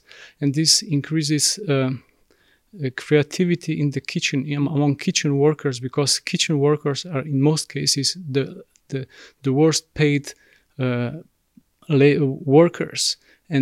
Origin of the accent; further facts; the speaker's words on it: Slovenia; I'm coming from Slovenia, and there we talk with one actually municipality called Laško